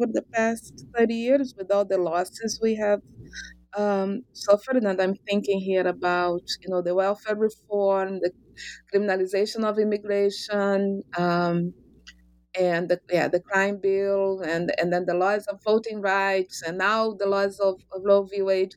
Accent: Rio de Janeiro, Brazil; I am originally from Brazil, from Rio de Janeiro.

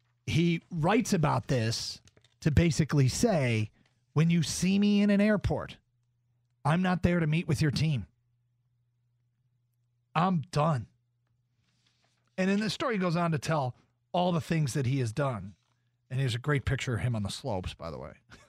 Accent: Georgia, United States; Growing up in Georgia, cold weather activities were a novel concept to me.

